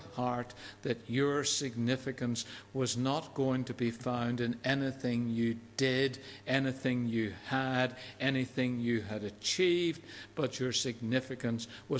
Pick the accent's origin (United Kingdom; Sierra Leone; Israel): United Kingdom; Belfast, Northern Ireland; born there; in Belfast, not very far from where the movie was made